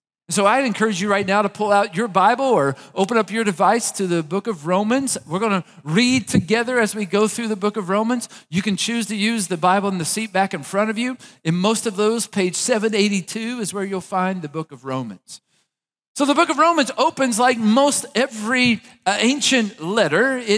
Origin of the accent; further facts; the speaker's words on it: Maysville, United States; my siblings and I met in my hometown of Maysville